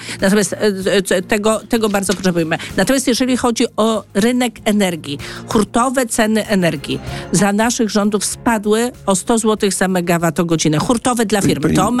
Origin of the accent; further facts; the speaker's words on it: Gniezno, Greater Poland Voivodeship, Poland; ja pochodzę z Gniezna, więc dla mnie jest to rok milenijny wyjątkowy. Będziemy mieli wielkie obchody w naszym mieście i to jest rok niezwykle dla mojego rodzinnego miasta ważny.